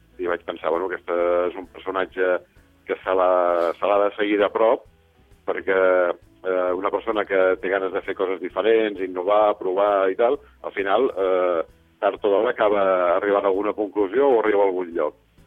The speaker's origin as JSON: {"language": "Catalan", "region": "Catalonia", "country": "Spain", "tie": "born or raised there", "said": "jo sóc fill del Penedès, i de ben petit ja anava a la vinya."}